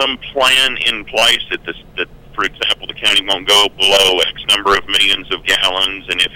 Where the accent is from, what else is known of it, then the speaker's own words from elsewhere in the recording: Murfreesboro, Tennessee, United States; also born or lived in abroad; I'm from Murfreesboro. I grew up here, lived abroad for 20-something years, and have come back home to roost.